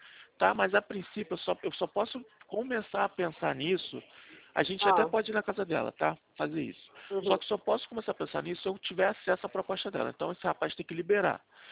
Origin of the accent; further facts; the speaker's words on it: Rio de Janeiro, Brazil; Eu sou do Rio de Janeiro.